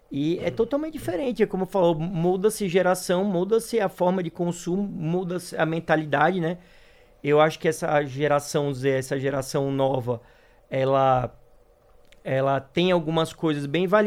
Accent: Aracaju, Sergipe, Brazil; moved away; Eu sou de Aracaju, Sergipe, o menor estado do Brasil. E quando eu saí de lá, não saberia que eu ia chegar onde eu cheguei.

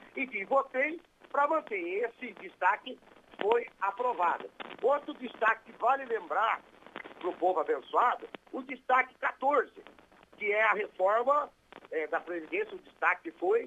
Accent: Londrina, Paraná, Brazil; eu sou oriundo de Londrina, região norte paranaense

